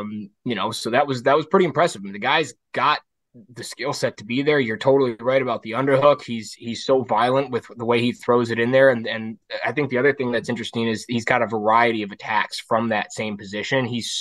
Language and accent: English; Ann Arbor, Michigan, United States; And you know, I don't forget, cause I'm from Ann Arbor